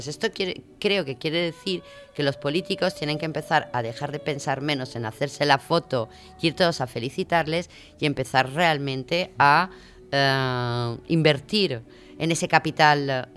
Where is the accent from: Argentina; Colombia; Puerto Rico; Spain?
Spain; debido a quizás nuestros 40 años franquistas, los españoles, digamos, incluso entramos en Europa y en el mundo